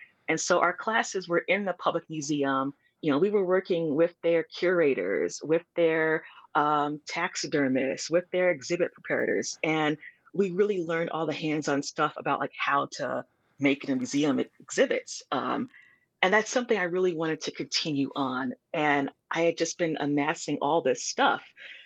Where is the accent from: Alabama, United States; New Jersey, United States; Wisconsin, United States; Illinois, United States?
Wisconsin, United States; Milwaukee; I grew up here in Milwaukee, Wisconsin.